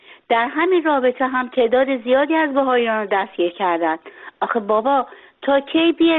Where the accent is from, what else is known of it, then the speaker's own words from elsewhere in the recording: Iran; تو ایران دنیا اومدیم و داریم زندگی میکنیم